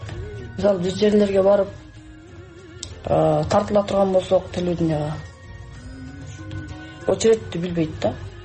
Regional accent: China; now in Kyrgyzstan; Тарыхый мекениме чынын айтсам толук кандуу көнө албай жатам. Себеп дегенде тиякта Кытайда ата энең апаңды сагынасың, бир туугандарыңды сагынасың дегендей, анан эми мен бул жакта жалгызмын да.

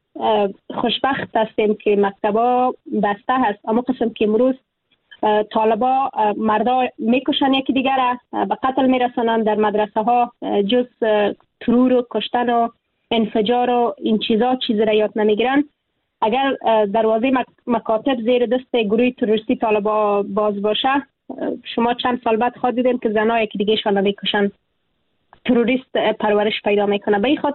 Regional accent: Afghanistan; moved away; اگر امروز از افغانستانم بیرون شدم در تبعید بسر می برم،

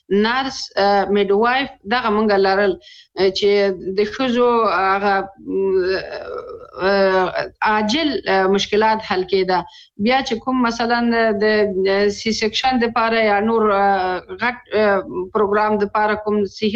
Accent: Kapisa, Afghanistan; زه د کاپیسا ولایت یم چې زمونږ ولسوالي علسای نومیږي چې ډېر غرنیزه ولسوالي ده

